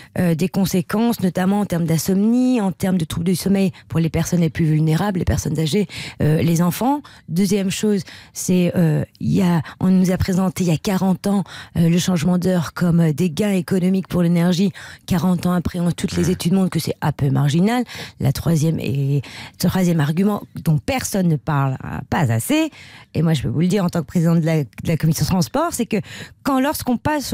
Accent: France; moi, je suis française.

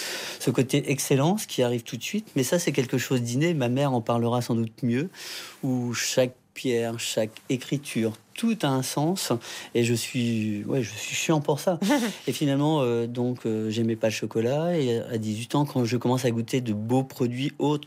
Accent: France; J'ai grandi dans le Perche.

